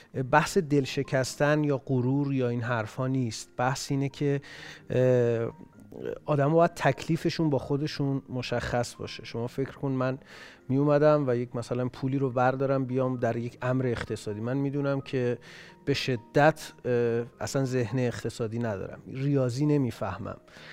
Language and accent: Persian; Iraq; نه عراق بودم. من اصلا متولد عراقم.